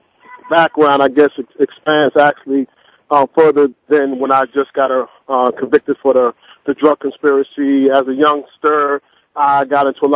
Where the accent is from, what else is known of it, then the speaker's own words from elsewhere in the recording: Brooklyn, New York, United States; Yeah, I grew up in Brooklyn, New York. Come from a very stable background.